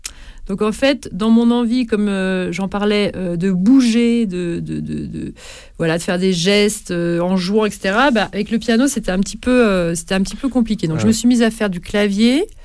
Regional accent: Brittany, France; moi en l'occurrence je viens de Bretagne, donc une gavotte bretonne

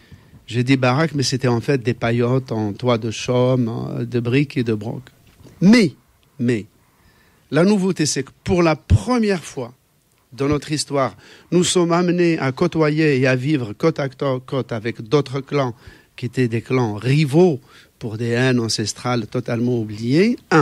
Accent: Algeria; born there; Je suis né dans le Djebel, comme la majorité des Algériens de l'époque. Le Djebel, c'est un monde de montagnes, de clairières, de forêts, sans route pour y accéder.

